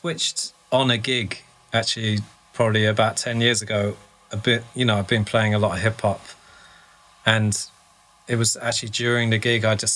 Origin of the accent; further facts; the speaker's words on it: St Albans, East of England, United Kingdom; Actually from St. Albans, which is very close to London.